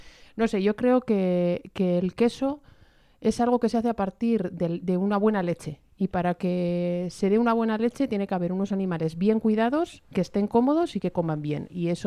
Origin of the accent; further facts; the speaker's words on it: Araya, Basque Country, Spain; Yo vengo de otra parte de Euskadi, de Álava, de La Llanada, de un pueblecito de Araya